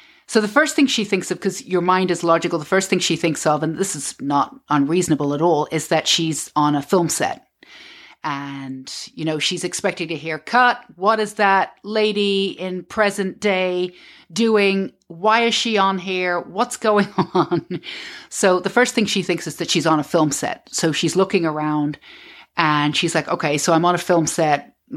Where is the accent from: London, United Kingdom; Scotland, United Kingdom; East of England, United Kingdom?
London, United Kingdom; Mortlake; I grew up in Mortlake in Southwest 14 in London. And it's right, there's a Mortlake train station. It's a little train station that was built in 1848. And right next to it, I lived in a council estates right next door to it.